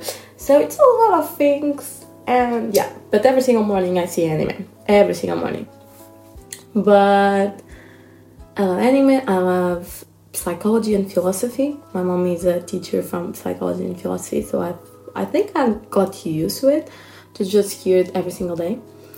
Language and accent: English; Portugal; first language Portuguese; English is a second language; I'm from Portugal, I speak Portuguese. So if my English is not the best, it's just because it's not my first language.